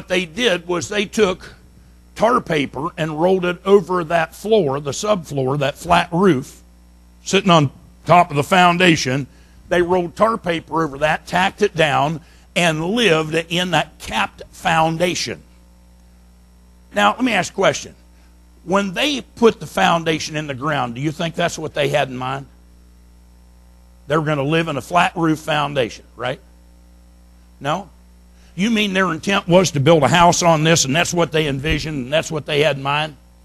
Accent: Pennsylvania, United States; now in Texas, United States; I don't know how it is here in Texas. I'm from Pennsylvania, and most of the houses up there have a basement in them.

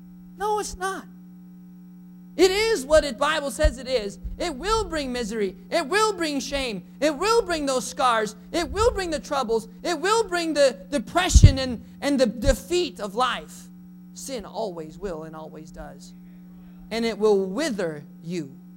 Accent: North Dakota, United States; And as a farm boy growing up in North Dakota, our house was smack in the middle of sunflower fields, corn fields, canola fields, wheat fields, barley fields.

